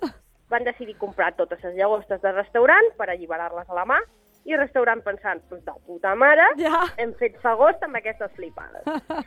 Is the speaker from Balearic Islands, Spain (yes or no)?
no; Puigdenvall, Catalonia, Spain; jo som de Puigdenvall, que és un poble només conegut per restaurant del Camí Vell i per adolescents pujats amb motilles trucades de merda.